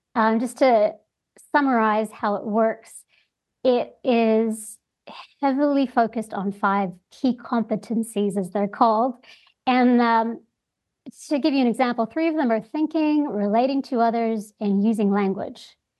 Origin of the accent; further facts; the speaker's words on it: New Zealand; born there; I was born in New Zealand and, of course, ended up back here because it doesn't compare to here.